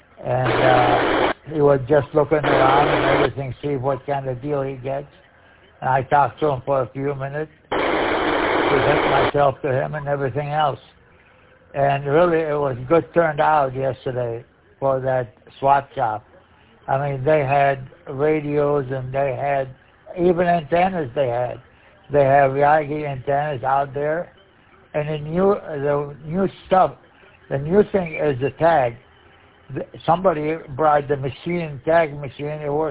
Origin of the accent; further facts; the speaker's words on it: Rochester, Michigan, United States; I'm from Rochester, Michigan.